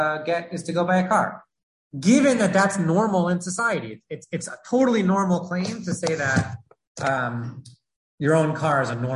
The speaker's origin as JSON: {"language": "English", "town": "Queens", "region": "New York", "country": "United States", "tie": "born or raised there", "said": "let's say, growing up in Queens, I never took a car service, right? I took a subway wherever I had to go."}